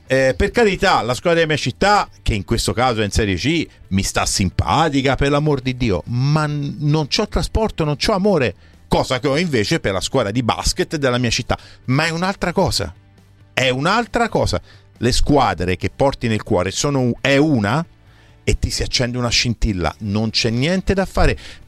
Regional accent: Livorno, Tuscany, Italy; born there; pur essendo nata a Livorno

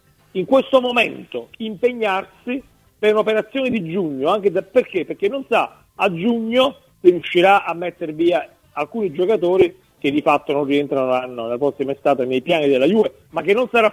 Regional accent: Naples, Campania, Italy; Io sono napoletano

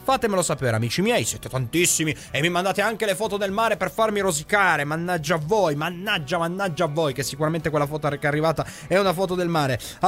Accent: Settimo Torinese, Piedmont, Italy; perché io sono di Settimo, amico mio

